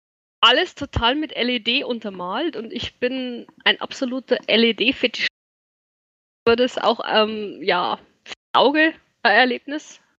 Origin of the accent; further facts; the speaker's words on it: Bavaria, Germany; Ich bin aus ganz, ganz anderen Gegenden. Das ist Kaffrange, ja, ich bin eine Oberpfälzerin.